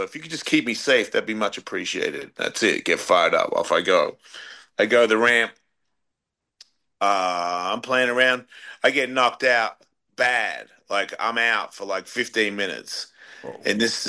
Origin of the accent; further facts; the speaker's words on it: Australia; I'm from Australia